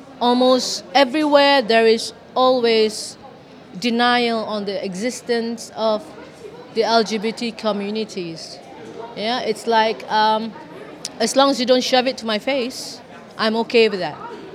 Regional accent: Malaysia; I'm from Malaysia. I'm here because this is where my family is, the community.

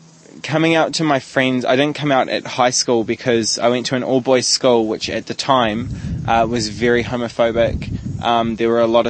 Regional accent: Hamilton, Waikato, New Zealand; I'm from Hamilton, way up in the middle of the North Island.

